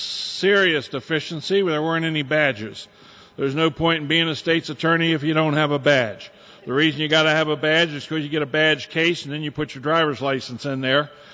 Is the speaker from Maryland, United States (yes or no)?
yes; Hagerstown, Maryland, United States; We moved back to my hometown, Hagerstown, and I began to practice law there.